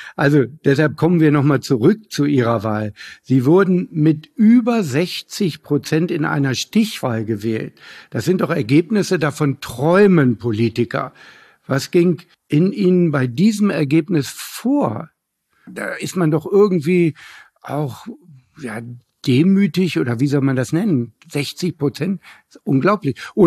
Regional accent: Hanover, Lower Saxony, Germany; das kann ich als Hannoveraner nur sagen. Und ich komme ja sogar aus dem Stadtteil Linden, das ist der Kultstadtteil.

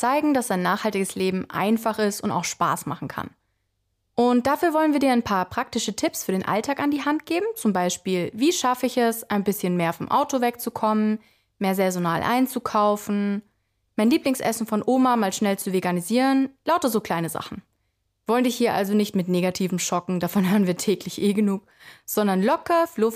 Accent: Austria; Ja, und auch bei uns in Österreich und hier in der Region

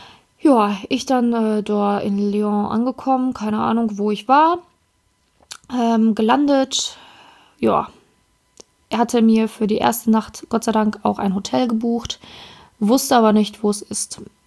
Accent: Münster, North Rhine-Westphalia, Germany; Ich so, echt, da komme ich auch her. Also da habe ich noch zu der Zeit auch in Münster gewohnt.

